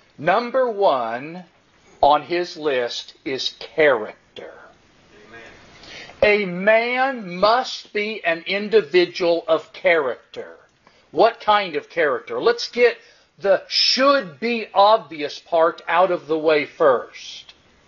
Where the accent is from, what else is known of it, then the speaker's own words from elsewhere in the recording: Concord, California, United States; I was raised in the Bay Area in Concord, and I've been to this building a lot when I was growing up